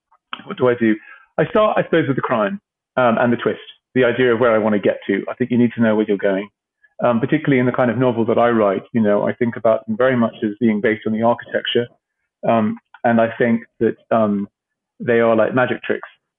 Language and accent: English; Cyprus; when I grew up in Cyprus, I obsessively read thrillers on the beach